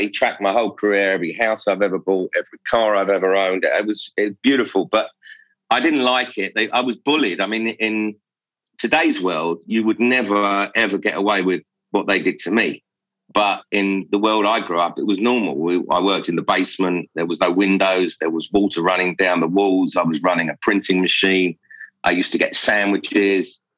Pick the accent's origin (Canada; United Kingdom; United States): United Kingdom; London; I had a great childhood.